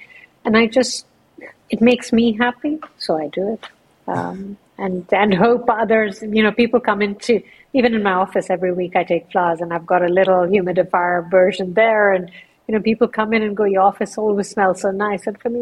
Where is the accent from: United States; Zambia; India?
India; also born or lived in London, United Kingdom; I'm a Parsi by faith. Parsis are Zoroastrian. We came from Persia. I was born in London, and then I grew up in India. And my grandmother was, so I grew up in my grandmother's house.